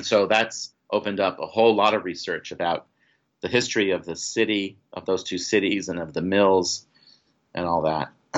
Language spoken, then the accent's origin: English; Paris, Île-de-France, France; first language French; English is a second language; I grew up in Paris, France. My father was in the government, and I grew up in Paris, and I've never done any work in Paris.